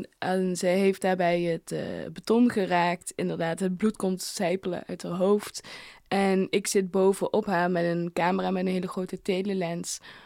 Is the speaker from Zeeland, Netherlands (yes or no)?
no; Maastricht, Limburg, Netherlands; daar komt bij dat dat Maastricht is. Dus dat dat kenmerkend is van waar ik vandaan kom, waar ik ben opgegroeid voor mijn moeder.